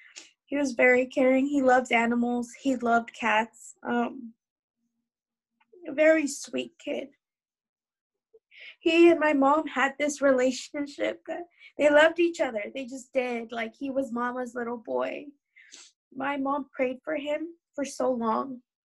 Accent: Chino, California, United States; I'm from Chino, California.

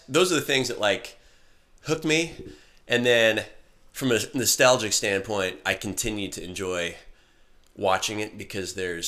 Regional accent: Seattle, Washington, United States; growing up in the Seattle area during the grunge era, there's some kind of grungy 90s influence in a way.

